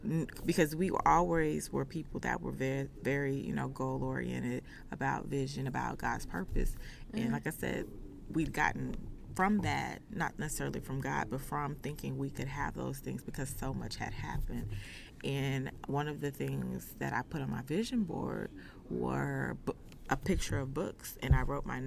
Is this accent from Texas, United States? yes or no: yes; Texas, United States; If you can tell from the accent, I am from Texas. I'm a Southern girl.